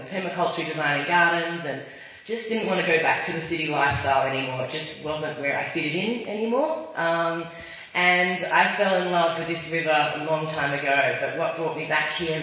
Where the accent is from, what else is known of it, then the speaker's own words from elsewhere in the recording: Glenelg, South Australia, Australia; I grew up in Glenelg, down there by the beach with my parents who still live there 40 years later.